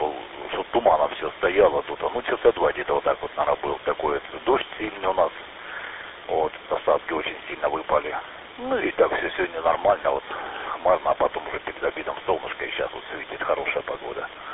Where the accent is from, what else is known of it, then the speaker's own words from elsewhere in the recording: Dagestan, Russia; now in Stavropol Krai, Russia; отсюда перебрался в город в 2003 году, это уже там сколько, 17-18 лет как будто в городе, а так с 92-го года на Ставрополье, а вот, а сам родом оттуда, с Дагестана, из Кизгара.